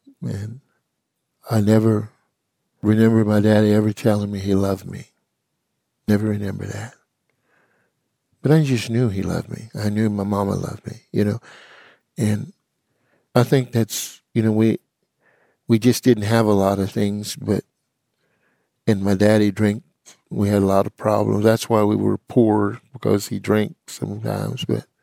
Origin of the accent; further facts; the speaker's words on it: Oklahoma, United States; I am a full-blooded Creek Indian. I was born and raised in Oklahoma.